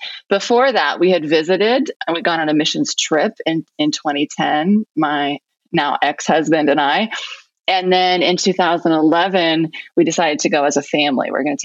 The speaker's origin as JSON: {"language": "English", "region": "Ohio", "country": "United States", "said": "So in this house in South Carolina, I'm from Ohio. We moved back to South Carolina to start over in a new place."}